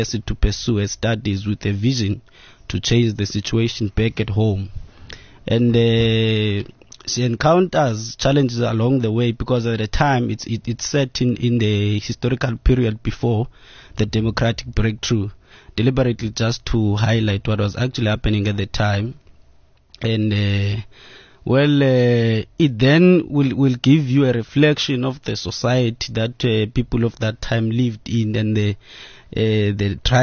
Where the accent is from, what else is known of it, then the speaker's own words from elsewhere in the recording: Bizana, Eastern Cape, South Africa; Yes, I'm from Bizana, where O.R. Tambo was born, where Winnie Madikizela Mandela was born also.